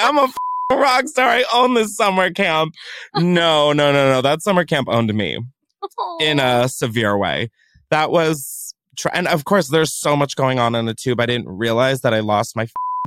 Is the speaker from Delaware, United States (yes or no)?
yes; Delaware, United States; No, I mean, Minnesota. I'm from Delaware.